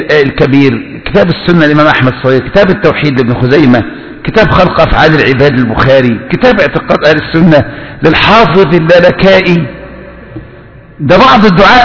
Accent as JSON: {"language": "Arabic", "country": "Egypt", "said": "ولما رجعت إلى قريتي في مصر وذهبت إلى القاهرة"}